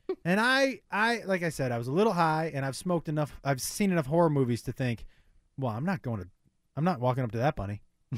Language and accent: English; Amherst, Massachusetts, United States; You know, I grew up out here. I grew up in Amherst.